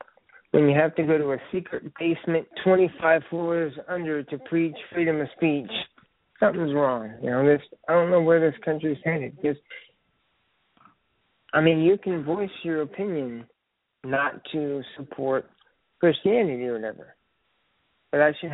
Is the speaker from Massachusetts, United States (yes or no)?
no; Lafayette, Indiana, United States; if anyone lives in my hometown of Tooting County in Lafayette, where I'm from, we have a Feast of the Hunter's Moon.